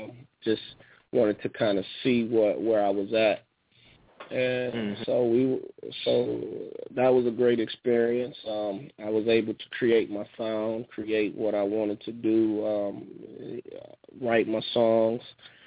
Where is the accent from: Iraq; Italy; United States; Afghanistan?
United States; Kalamazoo, Michigan; now in Detroit, United States; Like you said, born and raised in Kalamazoo, moved to Detroit, started a career in Detroit